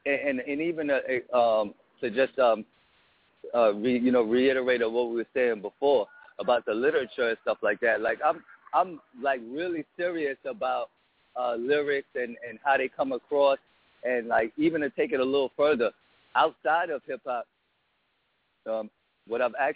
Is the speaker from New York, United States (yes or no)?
yes; Brooklyn, New York, United States; Sure. I am originally from Brooklyn.